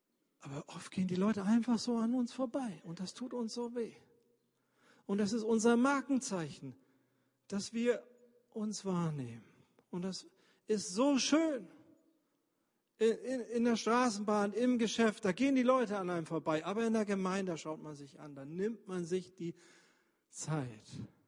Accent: Berlin, Germany; Ich komme zwar aus Berlin, aber ich liebe das Dorfleben. Und ich liebe es, in unserem Siegerländer Dorf, wo meine Frau herkommt, dass man sich grüßt.

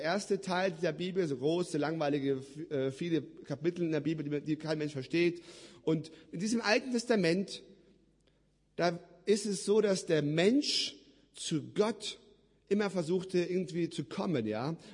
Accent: Ulm, Baden-Württemberg, Germany; 90% der Ulmer, wo ich herkomme

